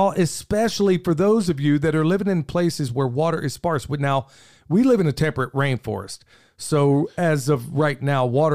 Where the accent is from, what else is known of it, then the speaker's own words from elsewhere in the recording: Oklahoma, United States; Now, there are certain places like where I grew up in Oklahoma, nobody has a basement